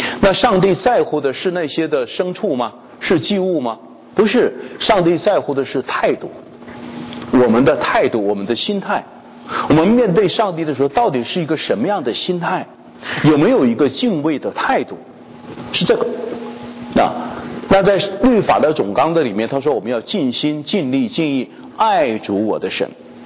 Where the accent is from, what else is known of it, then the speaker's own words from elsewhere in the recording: China; 不像我们中国人过去讲的很可怕的这个奴隶主残害奴隶啊